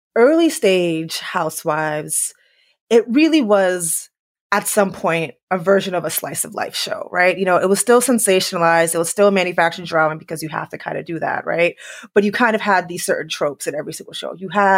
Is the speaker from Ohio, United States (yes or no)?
no; New York City, New York, United States; New York was close to my heart just because, you know, I grew up in New York City.